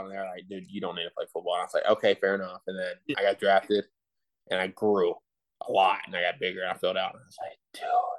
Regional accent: Georgia, United States; like, I'm from South Georgia. No one plays in South Georgia.

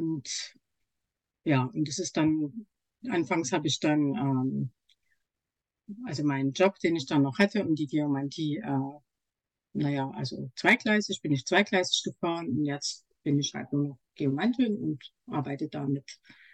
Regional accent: Leipzig, Saxony, Germany; bin aus Leipzig.

